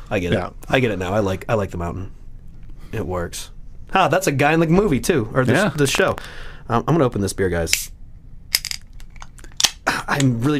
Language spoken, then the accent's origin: English; Michigan, United States; now in Colorado, United States; I mean, when I moved here from Michigan in 2012. A sour beer was a beer that you didn't drink because that means that shit went bad. So even when I post about my first sour beer experience in Colorado, all my friends from Michigan are like, what?